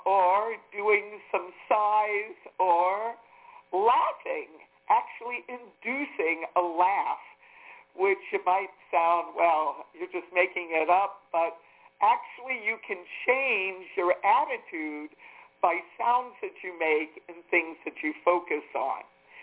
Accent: Washington, District of Columbia, United States; I grew up in the Washington, D.C. area. It's still part of my home space, even though I don't get there.

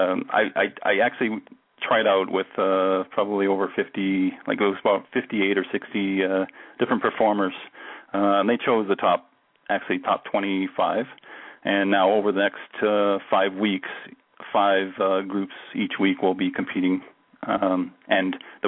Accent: Canada; I'm Canadian.

